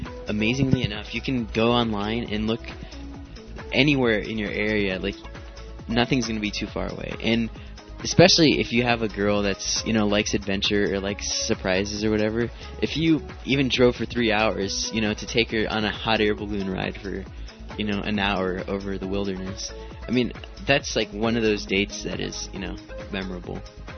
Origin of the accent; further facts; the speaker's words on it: Midwest, United States; town. We're from the Midwest. That's what I'm going to say. And we have a lot of hay.